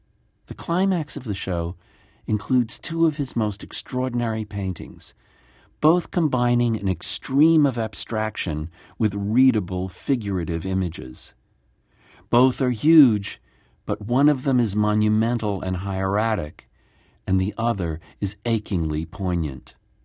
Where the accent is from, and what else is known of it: New York, United States; born or raised there